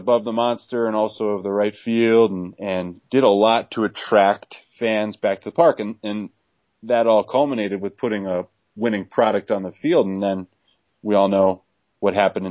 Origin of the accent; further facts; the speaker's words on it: New England, United States; I grew up in New England, and I wasn't a Red Sox fan